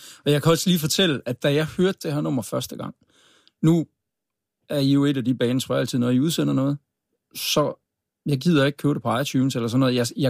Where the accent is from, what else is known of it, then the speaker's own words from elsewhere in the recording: Skovby, Central Denmark Region, Denmark; Ja, jamen det er tæt på Aarhus, men langt ude i Jylland. Skovby ved Galten.